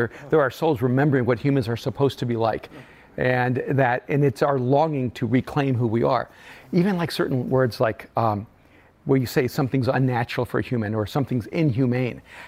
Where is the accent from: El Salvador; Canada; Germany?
El Salvador; now in United States; we grew up pretty much irreligious. I'm an immigrant from El Salvador. And so we have a little bit of a Roman Catholic kind of like backdrop